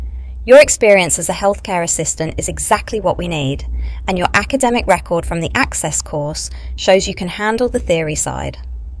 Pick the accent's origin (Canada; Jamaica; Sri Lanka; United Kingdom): United Kingdom; Bedworth, West Midlands; I grew up in Bedworth, watching my mum come home exhausted from her shifts as a care assistant at the residential home on Bulkington Road.